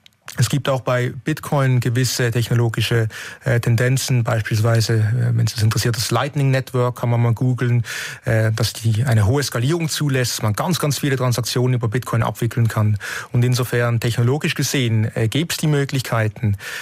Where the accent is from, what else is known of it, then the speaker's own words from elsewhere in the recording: Switzerland; wenn ich als Schweizer sage, die Schweiz, aber ich bin da auch stolz drauf.